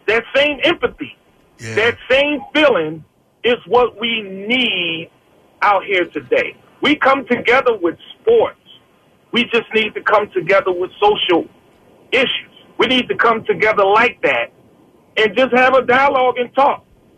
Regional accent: Philadelphia, Pennsylvania, United States; now in Virginia, United States; I was born in Philadelphia. I live in Virginia now. Grew up in the Strawberry Mansion section.

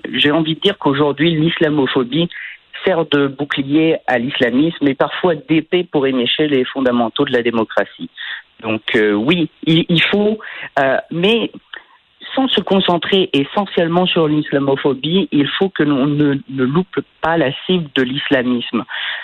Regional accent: France; Eh bien, quand j'étais enfant en France

